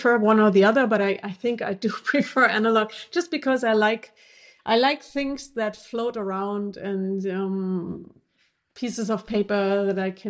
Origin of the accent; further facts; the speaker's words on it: Northern Germany, Germany; going to a demonstration in my hometown, small town in northern Germany, protesting against discrimination against foreigners, as it was called then.